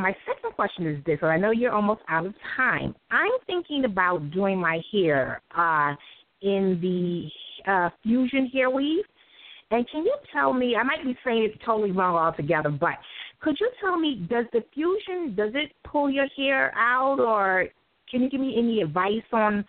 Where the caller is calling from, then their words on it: New York City, New York, United States; I'm calling from New York City.